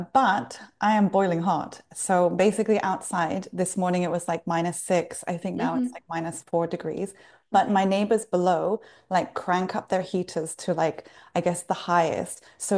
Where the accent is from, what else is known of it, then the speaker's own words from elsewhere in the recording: Dubai, United Arab Emirates; But remember, I'm from Dubai. I'm not really British, so